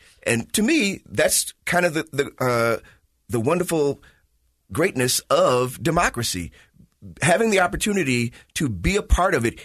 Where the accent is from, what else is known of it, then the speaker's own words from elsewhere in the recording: Chicago, Illinois, United States; You know, I come from Chicago, right? When I grew up, you didn't have to own a car.